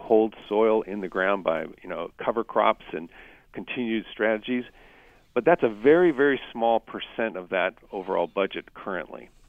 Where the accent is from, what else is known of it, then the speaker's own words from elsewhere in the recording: California, United States; California, my home state, where I originally was from